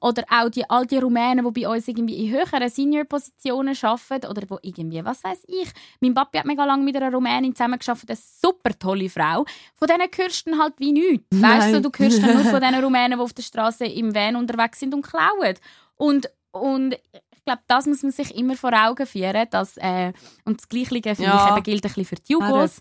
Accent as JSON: {"language": "German", "country": "Switzerland", "said": "gerade bei uns in der Schweiz"}